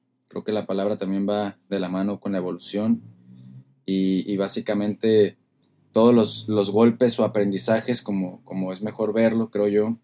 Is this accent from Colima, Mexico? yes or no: yes; Colima, Mexico; Soy originario de Colima, soy actor.